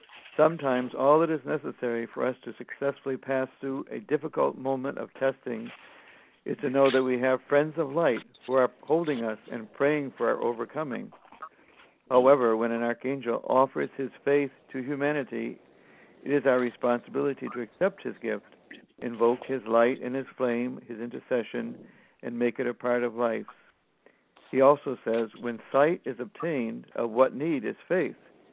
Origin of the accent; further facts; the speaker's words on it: Massachusetts, United States; born there; I was born on the East Coast in Massachusetts.